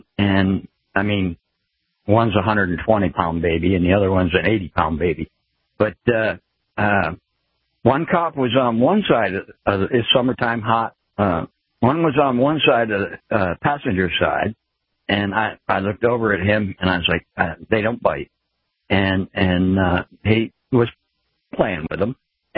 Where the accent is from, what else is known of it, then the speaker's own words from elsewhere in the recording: New Hampshire, United States; now in Texarkana, United States; And I had an experience here in Texarkana. I'm from New Hampshire, originally.